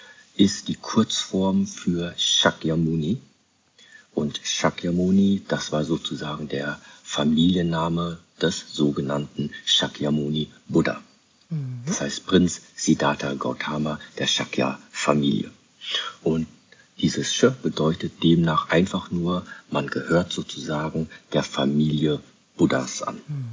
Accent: Germany; ich bin in Deutschland aufgewachsen, wie jedes Kind auch, hatte ich eine Kindheit.

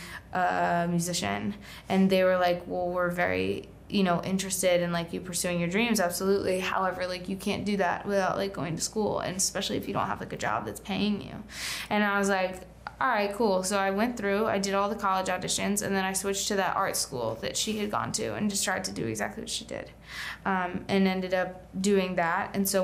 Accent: Charlotte, North Carolina, United States; now in New York City, United States; Eva Nobilizada is an amazing actor, grew up in Charlotte, where I'm from, in Nor

